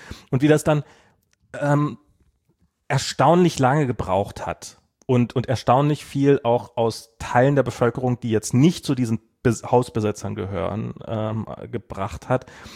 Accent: East Germany, Germany; als Ossi hatte man so ein Polizeiaufgebot in seinem Leben noch nicht gesehen

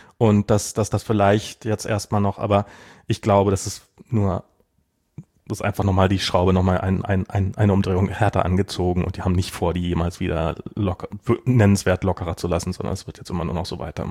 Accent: East Germany, Germany; als Ossi hatte man so ein Polizeiaufgebot in seinem Leben noch nicht gesehen

